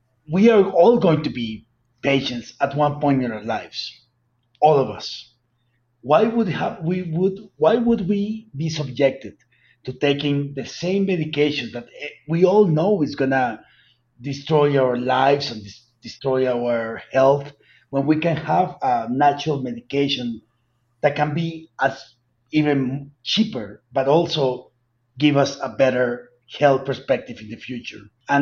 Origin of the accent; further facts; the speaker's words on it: Colombia; the Colombian government, where I'm from Colombia, legalized medical cannabis